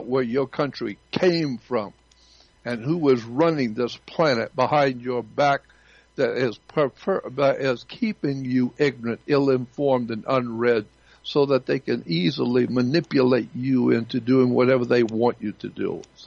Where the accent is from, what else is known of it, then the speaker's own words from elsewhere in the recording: the South, United States; when I was growing up in the South, I always learned to, when talking to adults, with yes, ma'am, and yes, sir.